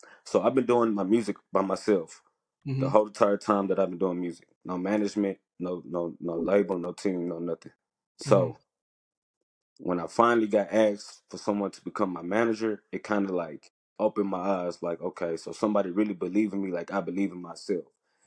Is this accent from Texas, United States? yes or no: yes; Houston, Texas, United States; born there; also born or lived in Richmond; Me and my brother and my sister and them, we're originally from Houston. That's where we was born. We stayed there from when we was kids to about like 4 or 5 years old.